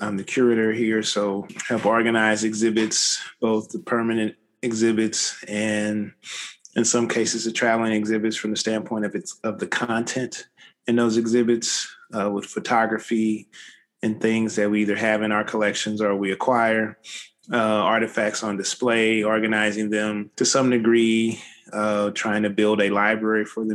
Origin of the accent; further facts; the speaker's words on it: St. Louis, Missouri, United States; But I'm originally from St. Louis and the St. Louis area, and you kind of grow up with baseballs in your hand in St. Louis